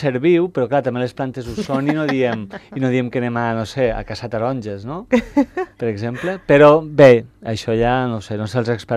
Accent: Barcelona, Catalonia, Spain; quan venim els de Barcelona

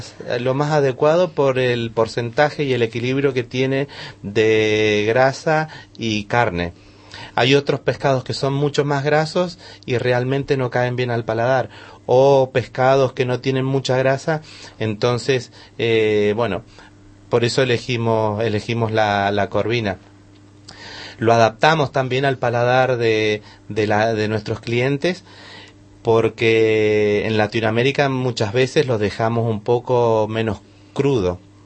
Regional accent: Argentina; born there; Mis padres son chilenos y yo nací en Argentina

